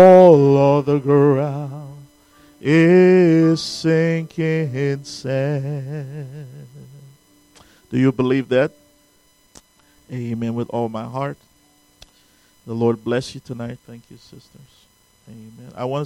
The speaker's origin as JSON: {"language": "English", "country": "Liberia", "tie": "born there", "said": "I was born in Africa, in Liberia, West Africa. I had one brother and I have three sisters. My dad was a minister."}